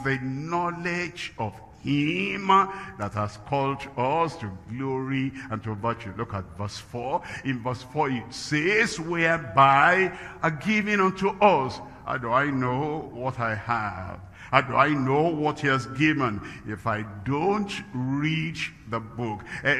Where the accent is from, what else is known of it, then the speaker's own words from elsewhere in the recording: Nigeria; And then, I'm a Nigerian, I'm an African